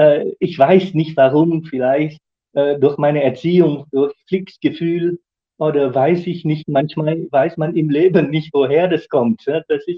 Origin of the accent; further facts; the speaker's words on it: Tübingen, Baden-Württemberg, Germany; also born or lived in Stuttgart; Aber im Großen und Ganzen war meine Heimat Tübingen und Stuttgart. Und dann bin ich heute verheiratet mit einer Frau aus der Eifel.